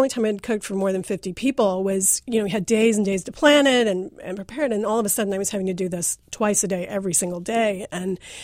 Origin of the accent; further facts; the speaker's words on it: London, United Kingdom; I grew up in London and really had no experience with fraternities.